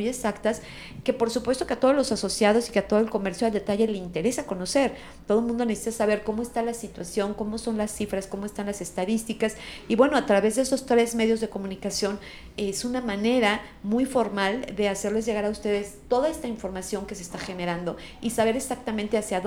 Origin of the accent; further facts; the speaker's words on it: Mexico; como mexicanos lo tenemos que fomentar